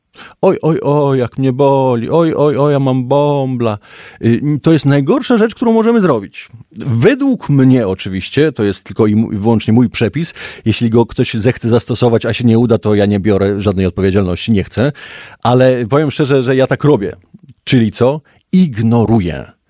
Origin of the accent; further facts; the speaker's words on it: Biłgoraj, Lublin Voivodeship, Poland; bo pochodzę z Biłgoraja, taka miejscowość w Zamojskim, teraz w Lubelskim już